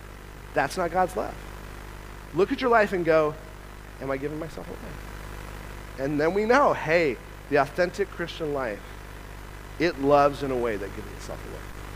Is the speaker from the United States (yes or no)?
yes; Nevada, United States; I grew up in Nevada, very close to snow.